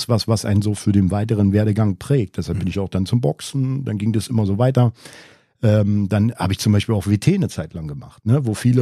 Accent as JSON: {"language": "German", "region": "Berlin", "country": "Germany", "tie": "born or raised there", "said": "wo ich aufgewachsen bin. Mhm. Ne, in Berlin-Wedding, doch schon in der Gegend, wo ich mich viel durchsetzen musste."}